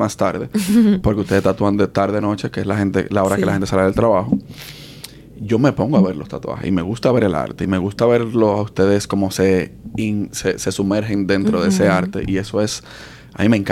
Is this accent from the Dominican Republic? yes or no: yes; Dominican Republic; No pongo bandera de donde yo soy. Aunque sea dominicano, pero di que mi vehículo.